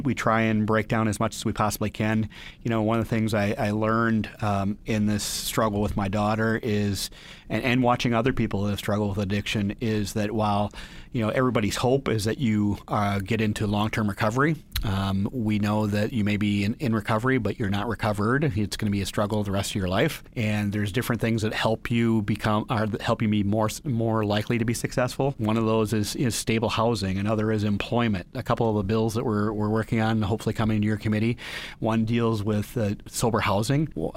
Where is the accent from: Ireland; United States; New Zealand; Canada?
United States; Wisconsin; created the Hope Centers, which are throughout Wisconsin in rural and underserved areas. There's one in my hometown.